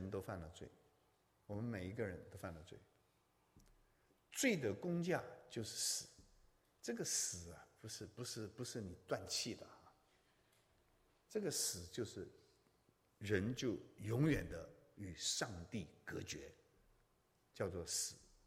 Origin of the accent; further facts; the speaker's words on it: China; 我们中国人因为受到佛教影响很大，我们一天到晚想什么？功德，对不对啊？